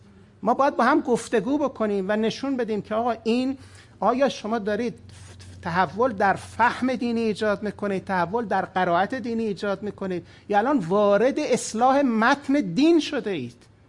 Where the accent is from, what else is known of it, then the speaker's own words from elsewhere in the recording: Iran; moved away; یادم هست وقتی که من از ایران به اینجا آمدم